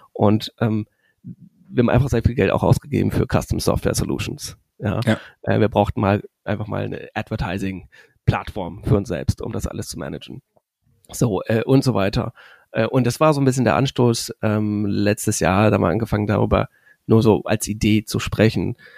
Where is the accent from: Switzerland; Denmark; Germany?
Germany; wir sind drei Founder, alle aus Deutschland, alle mit einem Tech-Background, also Coding.